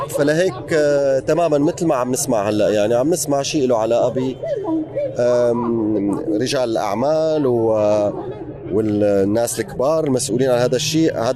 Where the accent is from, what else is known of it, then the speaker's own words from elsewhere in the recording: Syria; أنا بالنسبة لي قبل ما أكون فنان أنا مواطن سوري، مواطن سوري والسوريين بيعنوا لي كتير، سوريين لأنه هن أهلي.